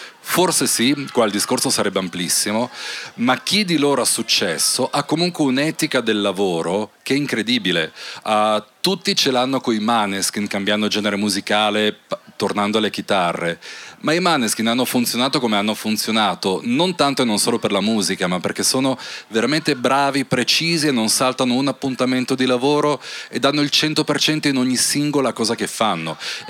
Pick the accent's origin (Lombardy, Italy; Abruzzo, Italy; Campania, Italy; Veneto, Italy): Veneto, Italy; Verona; moved away; E questa cosa mi è rimasta anche quando poi me ne sono andato da Verona, perché sono nato lì, da genitori slavi. Figurati essere alto slavo e ateo a Verona negli anni 80, c'era proprio lo stigma su di me.